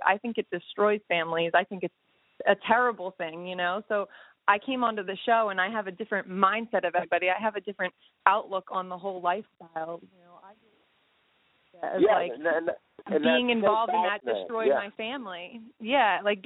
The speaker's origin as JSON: {"language": "English", "region": "Pennsylvania", "country": "United States", "tie": "born or raised there", "said": "I was about 2 years old when we moved to Pennsylvania."}